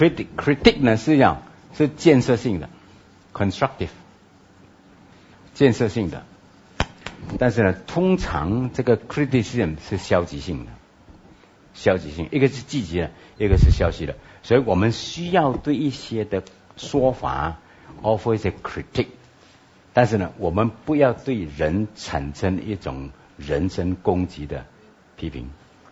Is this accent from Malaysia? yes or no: yes; Malaysia; 我们在马来西亚长大的这个时候呢